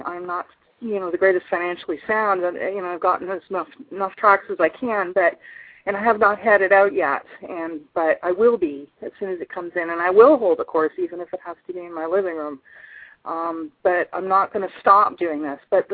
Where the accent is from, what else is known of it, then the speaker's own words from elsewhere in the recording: Canada; I'm from Canada. So, and I'm working down here.